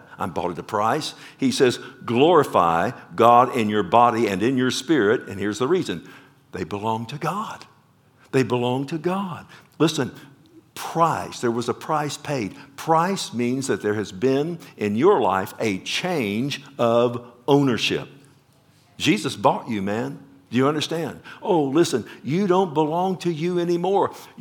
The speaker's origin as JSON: {"language": "English", "region": "Texas", "country": "United States", "said": "This American, by golly, and I'm a Texan."}